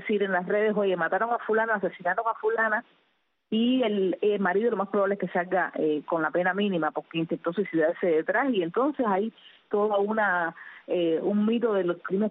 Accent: Cuba; Somos el pueblo de Cuba

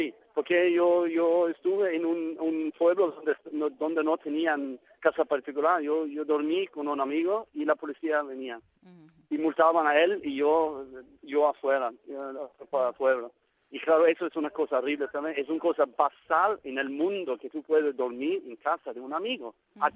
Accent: Norway; Spanish is a second language; yo soy de Noruega.

